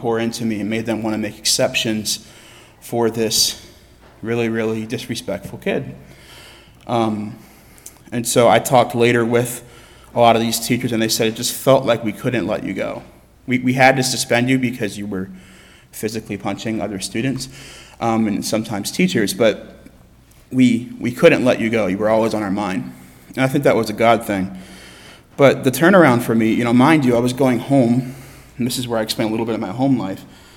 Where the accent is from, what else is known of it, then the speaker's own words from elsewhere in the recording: York, Pennsylvania, United States; But that's my hometown, my home city. I grew up there. I met the Mennonites there.